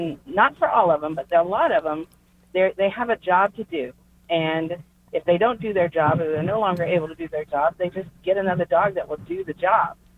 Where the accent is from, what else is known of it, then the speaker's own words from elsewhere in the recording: Arkansas, United States; moved away as an adult; now in Kansas City, United States; Well, I am new to Kansas City, sort of. I've been here about 6 years. And I came from Arkansas, and that's where I got my first dog as an adult.